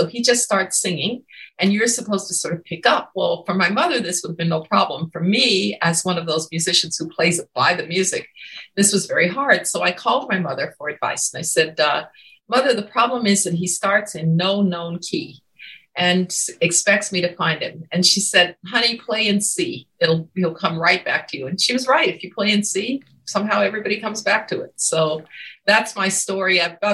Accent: Birmingham, Alabama, United States; I was born in Birmingham, Alabama. I was born into the segregated South.

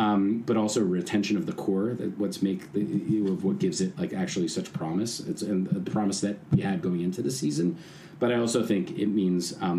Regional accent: New York, United States; as a New Yorker, I have the front row seat to a few of them.

